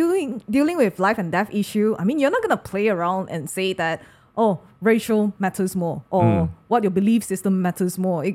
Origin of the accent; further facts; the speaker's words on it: Malaysia; I mean, in Malaysia, we are really no stranger to this whole thing.